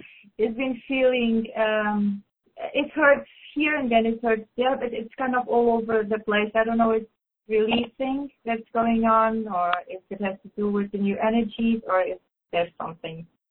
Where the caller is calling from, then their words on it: Portugal